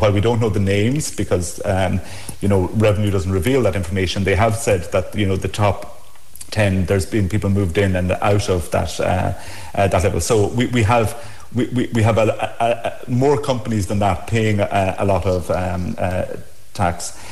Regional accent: Abbeydorney, Munster, Ireland; I grew up in Kerry in Abbey Dorney in the 70s and 80s. Obviously a great place to grow up, but it was also a very difficult time economically and and from an employment perspective

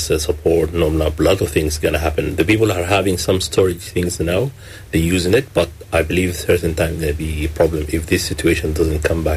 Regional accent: Sudan; now in Ireland; we are originally from Sudan

